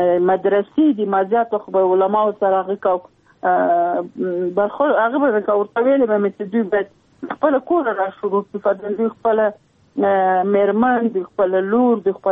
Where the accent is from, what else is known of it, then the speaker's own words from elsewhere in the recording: Sarkhab, Logar, Afghanistan; له ما درته چې د لوګر ولایت یم، د محمد اغي ولسوالۍ او د سرخاو د کلی